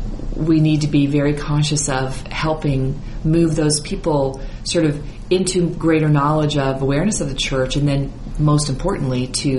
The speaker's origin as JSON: {"language": "English", "region": "Iowa", "country": "United States", "tie": "born or raised there", "lives_now": "New York, United States", "said": "So I come from Iowa. I was born and raised in Iowa."}